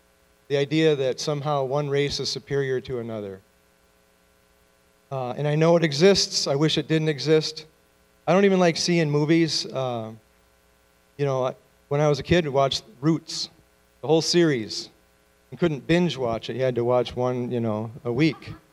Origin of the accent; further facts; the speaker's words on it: Chicago, Illinois, United States; You know, I grew up in the Chicago area, and it was Polack jokes.